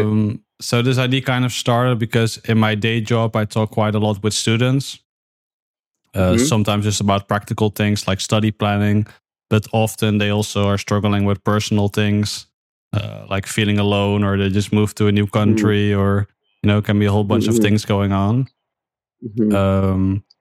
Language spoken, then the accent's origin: English; Netherlands; The Netherlands as well.